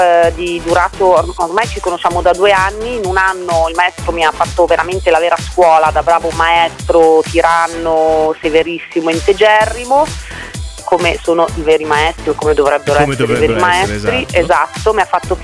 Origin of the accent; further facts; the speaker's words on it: Milan, Lombardy, Italy; io sono nata e cresciuta a Milano